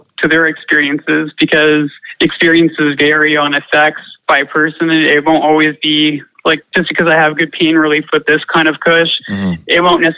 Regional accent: Canada; as a Canadian, you don't want to have a record, right?

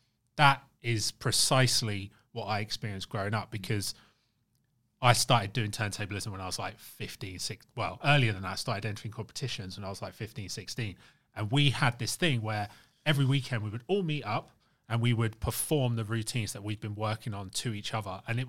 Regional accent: London, United Kingdom; I'm from London, I grew up in London, I came up in the London scene.

